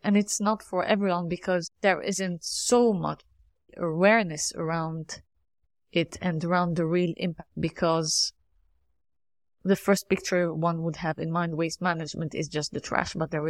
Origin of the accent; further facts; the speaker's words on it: Lebanon; I'm from Lebanon originally